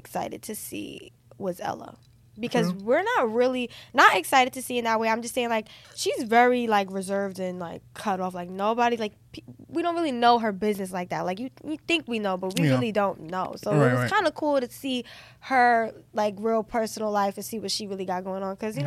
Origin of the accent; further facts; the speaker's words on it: New York, United States; I'm from New York.